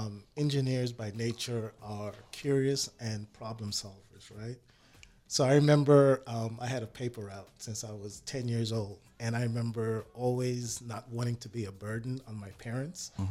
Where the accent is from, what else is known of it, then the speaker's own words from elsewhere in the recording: Queens, New York, United States; Growing up in Queens, New York was very interesting, and looking back was typical for an eight-year-old on the way up, growing up in that community.